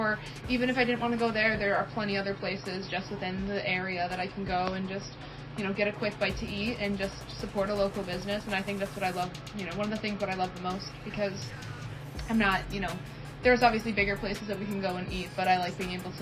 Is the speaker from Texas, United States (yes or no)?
no; Alden, New York, United States; I'm from Alden, New York, which is basically Buffalo.